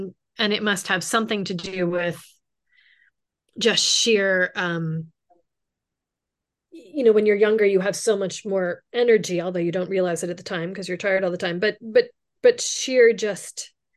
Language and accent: English; Berkeley, California, United States; since I was raised in Berkeley, California in the 70s